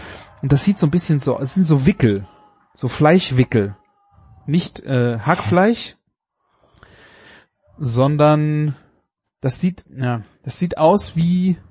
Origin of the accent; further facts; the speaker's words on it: Germany; Leerer Darm, also die Wursthülle, die wir als Deutsche, wo wir unsere Wurst reinmachen, die wird halt gewickelt um Spieße.